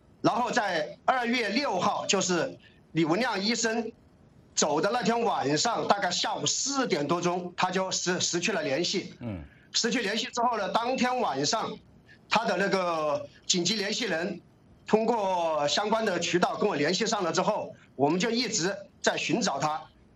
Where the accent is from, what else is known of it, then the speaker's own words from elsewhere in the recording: Wuhan, Hubei, China; 都是我们武汉的网友，我们自己自发的把这些东西发出去